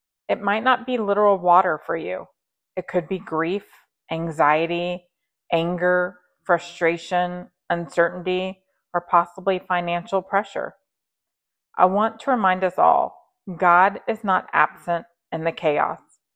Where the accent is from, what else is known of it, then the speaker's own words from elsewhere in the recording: Texas, United States; a special message from my heart right here in the Hill Country of Texas. Over the past few days, my home state has experienced a devastating flood